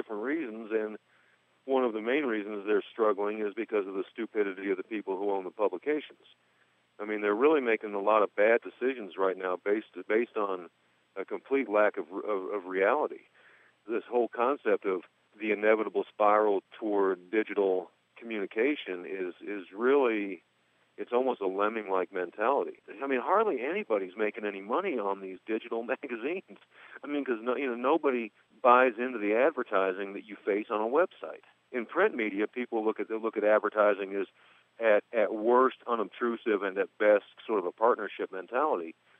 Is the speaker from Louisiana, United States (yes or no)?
no; Virginia, United States; moved away as an adult; I moved out here when I was 20 from Eastern Virginia, and I have hardly been east of the Mississippi